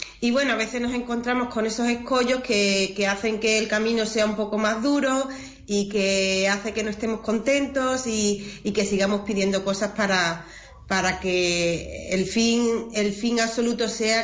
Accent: Barbate, Andalusia, Spain; yo mi tierra es Barbate y todas las primaveras veíamos llegar las orcas a la playa

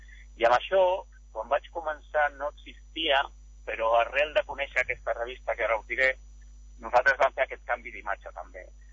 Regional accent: Catalonia, Spain; som tots catalans

